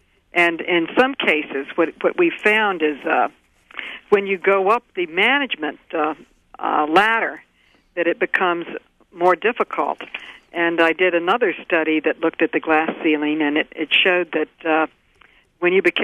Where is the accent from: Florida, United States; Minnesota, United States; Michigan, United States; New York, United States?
New York, United States; many of whom came from New York State, my home state